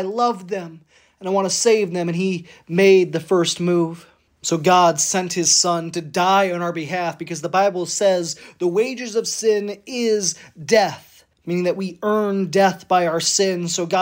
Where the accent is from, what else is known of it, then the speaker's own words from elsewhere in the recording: Auburn, New York, United States; I'm from Auburn, New York